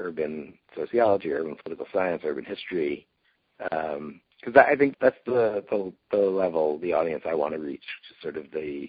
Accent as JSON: {"language": "English", "region": "New York", "country": "United States", "tie": "born or raised there", "said": "growing up in the New York area, the idea that a city could really be beautiful was not in my frame of reference."}